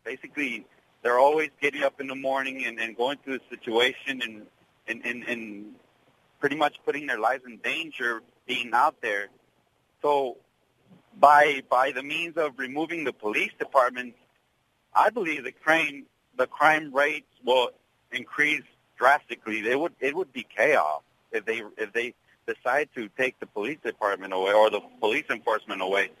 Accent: Compton, California, United States; See, I grew up in Compton. I was raised there all my life

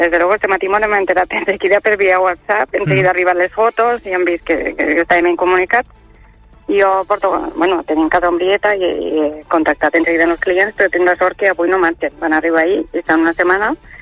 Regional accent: Catalonia, Spain; now in Beceite, Spain; jo, bueno, soc catalana del poble del costat, però ja fa 30 anys que vinc aquí, que estic casada aquí.

